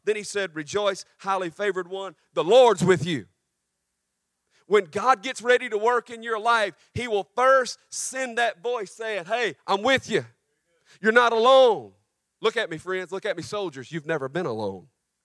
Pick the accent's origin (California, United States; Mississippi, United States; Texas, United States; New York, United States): Mississippi, United States; I grew up in Mississippi where racism was the norm.